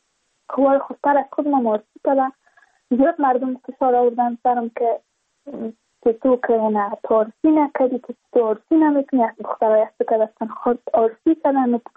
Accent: Badakhshan, Afghanistan; چون ما از بدخشان هستیم

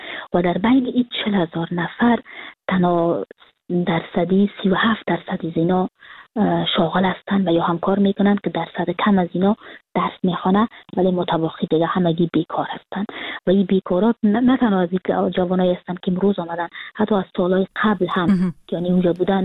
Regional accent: Kabul, Afghanistan; moved away as an adult; now in Frankfurt, Germany

